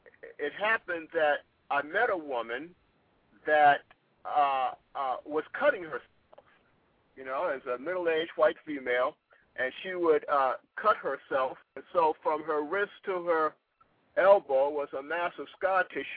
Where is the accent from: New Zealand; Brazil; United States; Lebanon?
United States; Boston, Massachusetts; now in Virginia, United States; I'm from Boston, Massachusetts, and when I first relocated to Virginia, my first job was at a place called Eastern State Hospital.